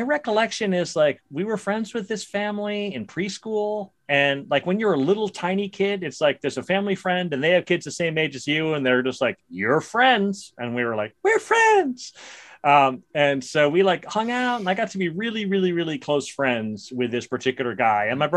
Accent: Brooklyn, New York, United States; I grew up in Brooklyn, New York.

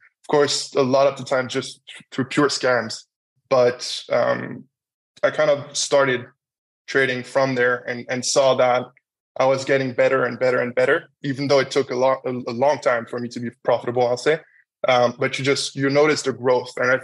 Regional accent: France; English is a second language; also born or lived in Germany / Cayman Islands; now in Jersey; I grew up in France first, and then during the financial crisis, me and my family moved to Germany. And that's where I stayed until 2020. And then I moved to the Cayman Islands.

